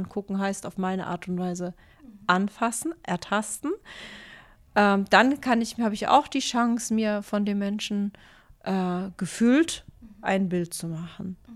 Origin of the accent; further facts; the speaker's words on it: Hamburg, Germany; born there; Ich bin 52 Jahre alt. Ich bin hier in Hamburg geboren und meine Eltern kommen aus der Türkei. Ich bin auch zweisprachig aufgewachsen, türkisch und deutsch.